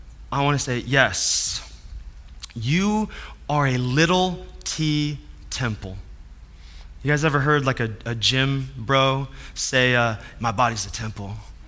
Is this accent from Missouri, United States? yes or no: no; Denver, Colorado, United States; We're from Denver.